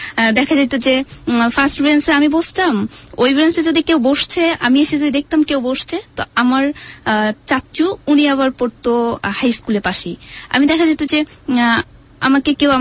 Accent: Dhaka, Dhaka Division, Bangladesh; আমি মোহাম্মদপুর থেকে আসছি

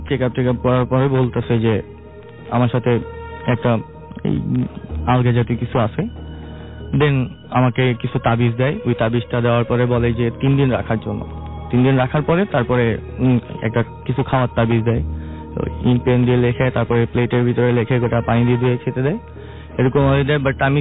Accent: Chandpur, Chittagong Division, Bangladesh; আমার দেশের বাড়ি, আমার গ্রামের বাড়ি চাঁদপুরে।

